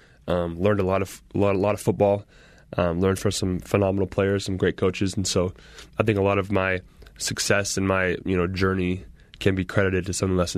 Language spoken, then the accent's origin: English; Seattle, Washington, United States; growing up in Seattle and working out with all those same guys through high school